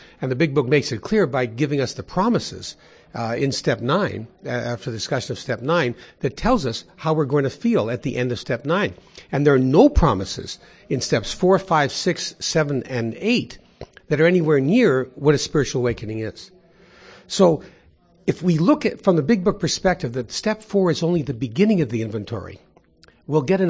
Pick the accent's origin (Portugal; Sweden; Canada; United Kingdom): Canada; Yeah, I am a Canadian. Oh, I'm a Canadian.